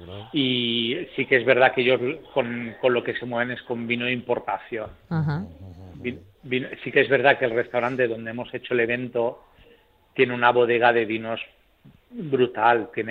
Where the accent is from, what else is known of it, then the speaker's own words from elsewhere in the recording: Valencian Community, Spain; Como buen valenciano ya sabéis la respuesta.